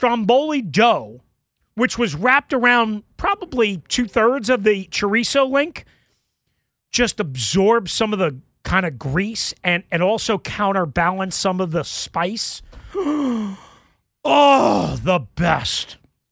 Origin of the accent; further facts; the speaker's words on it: New York, United States; also born or lived in Chicago / Las Vegas; I grew up on Long Island, so I went to Manhattan a lot